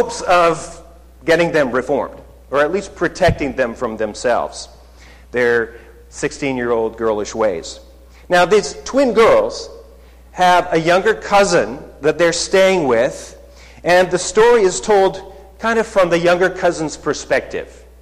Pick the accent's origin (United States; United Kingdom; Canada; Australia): Canada; the Prairies; I grew up in Canada, and we weren't studying great American authors, and certainly not ones of the South that talked about things that, you know, a poor, you know, white prairie boy